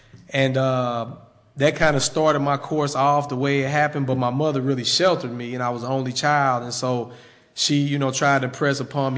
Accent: East St. Louis, Illinois, United States; I'm from East St. Louis, Illinois, so I'm sure most of you guys, if you're from around this area, you've heard of East St. Louis, and I was born in 1974

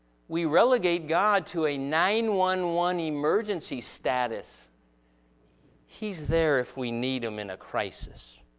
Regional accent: United States; born there; I'm glad I was born in America.

